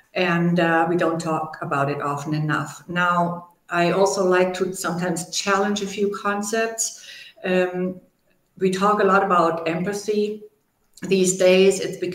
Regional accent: Germany; accent: German; English is a second language; also born or lived in Brazil / Argentina; You can hear my German accent probably. It's never gone completely away, which is not an issue, which identifies me as German immediately, so that helps.

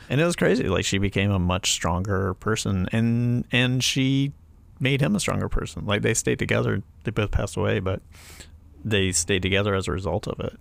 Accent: the South, United States; But yeah, I'm from the South and just, it was not, no one did it.

